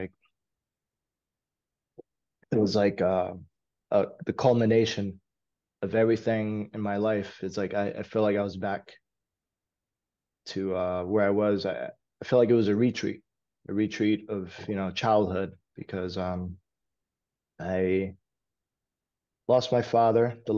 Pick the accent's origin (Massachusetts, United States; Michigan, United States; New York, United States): New York, United States; New York City; I grew up in New York City, so it was a no-brainer.